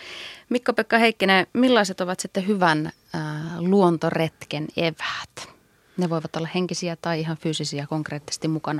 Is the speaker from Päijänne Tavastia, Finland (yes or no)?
no; Lieksa, North Karelia, Finland; now in Helsinki, Finland; mä olen itse kotoisin Kainuusta hieman etelämmäksi, mutta vaaramaisemmista kumminkin Pohjois-Karjalasta, Lieksasta.